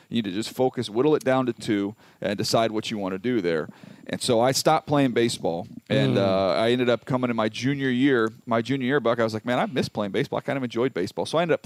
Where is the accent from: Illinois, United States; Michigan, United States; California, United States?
California, United States; San Diego; I'll go with two that I was around growing up in San Diego.